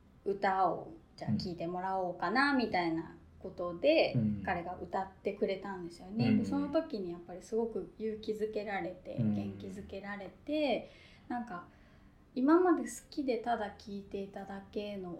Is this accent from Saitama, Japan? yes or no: no; Yokohama, Kanagawa, Japan; まあ私地元横浜なんですけども